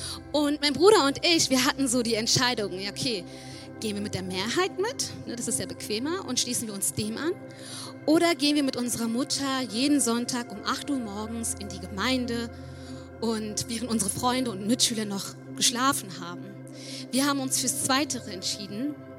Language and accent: German; Sri Lanka; ich komme aus Sri Lanka, einer kleinen Insel südlich aus Indien. Und der Großteil ist da hinduistisch, buddhistisch geprägt. Die Christen sind eine Minderheit.